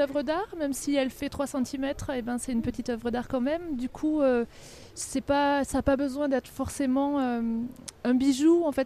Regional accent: Bourges, Centre-Val de Loire, France; vu que je suis de Bourges, dans le nord de la France.

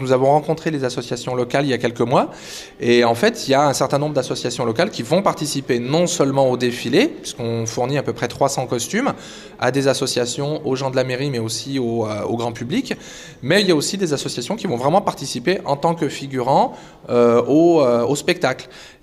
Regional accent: Hauts-de-France, France; Et tout simplement, on est du Nord, donc on a commencé par organiser des manifestations historiques dans le Nord.

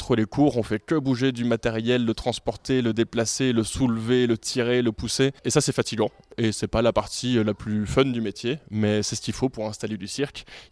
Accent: Brussels, Brussels-Capital Region, Belgium; Je viens de Bruxelles, c'est toujours la capitale de la Belgique d'ailleurs, et c'est une grosse ville

